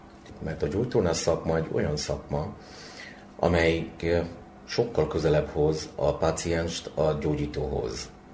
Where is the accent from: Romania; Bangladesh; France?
Bangladesh; Hungarian is a second language; moved away as an adult; now in Hungary; Kizárólag tanulás céljából jöttem Magyarországra. Immár pontosan 3 évtizeddel ezelőtt, tavaly jubiláltam a 30. évfordulót, hogy Magyarországra jöttem tanulni a családomtól.